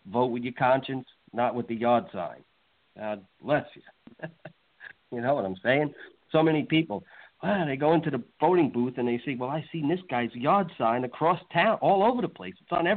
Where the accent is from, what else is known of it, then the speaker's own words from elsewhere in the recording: New York, United States; now in Florida, United States; like I came from New York, I bet you can tell, can't you? From New York to Florida